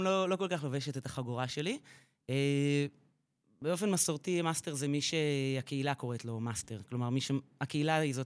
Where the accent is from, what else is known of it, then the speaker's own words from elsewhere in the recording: Ra'anana, Central District, Israel; now in Hefer Valley, Israel; גדלתי ברעננה, הייתי מתעמלת.